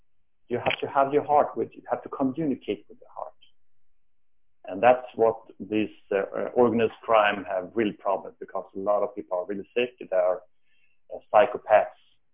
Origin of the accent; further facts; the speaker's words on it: Sweden; because I was brought up in Sweden